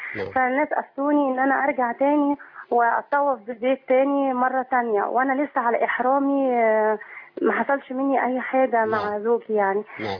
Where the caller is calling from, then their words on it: Riyadh, Riyadh Province, Saudi Arabia; من الرياض.